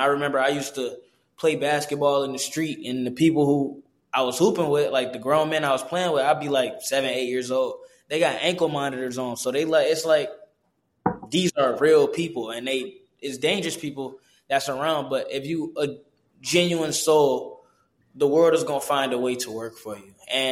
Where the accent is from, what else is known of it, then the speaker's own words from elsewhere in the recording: Detroit, Michigan, United States; because growing up in Detroit, that's not easy.